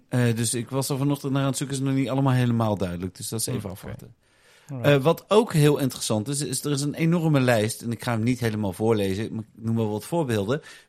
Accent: Netherlands; Komt er als Nederlander normaal gesproken niet zo vaak

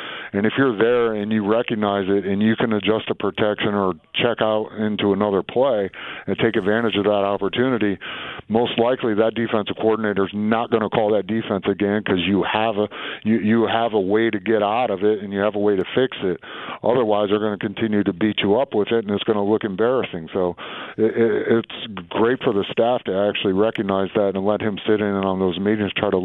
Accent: Michigan, United States; Especially, you know, I grew up in Michigan, and that's something you look forward to.

